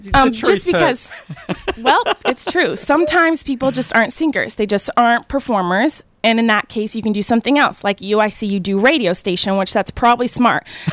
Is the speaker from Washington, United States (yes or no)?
yes; Tacoma, Washington, United States; I'm from Tacoma, Washington.